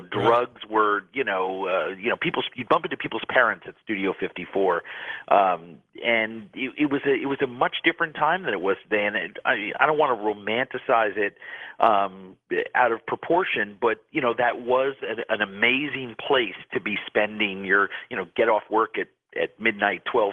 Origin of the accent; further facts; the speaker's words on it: New York City, New York, United States; You know, I'm born and raised in New York City, went to, you know, always involved in the food business.